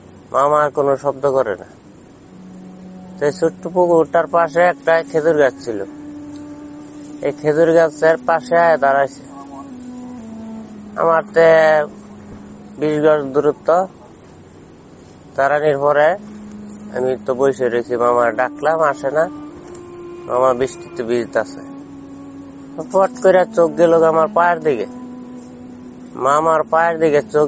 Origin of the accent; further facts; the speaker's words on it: Sreepur, Dhaka Division, Bangladesh; আমার বাড়ি বেলতলি থানা শ্রীপুর জেলা গাজীপুর।